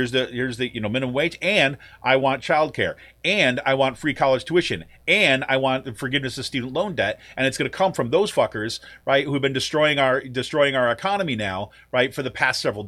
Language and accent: English; Utica, New York, United States; My hometown of Utica, New York, was a perfect example of this.